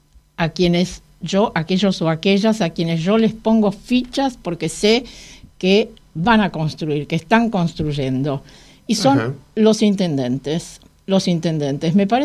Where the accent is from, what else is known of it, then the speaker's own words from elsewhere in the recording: Rojas, Buenos Aires Province, Argentina; el intendente de Rojas, mi pueblo, bueno, no hace falta que lo diga. Fui muy feliz los años que viví allí desde mi nacimiento y bastante más.